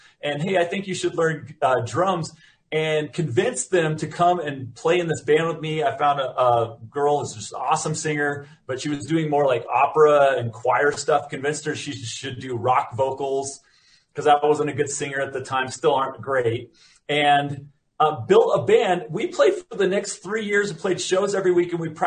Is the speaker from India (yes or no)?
no; Seattle, Washington, United States; When I was in high school, I grew up in Seattle.